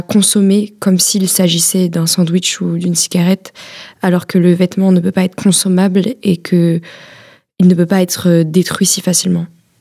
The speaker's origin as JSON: {"language": "French", "town": "Rennes", "region": "Brittany", "country": "France", "lives_now": "Brussels, Belgium", "said": "j'ai 21 ans et je suis originaire de Rennes, bien qu'en ce moment j'habite à Bruxelles."}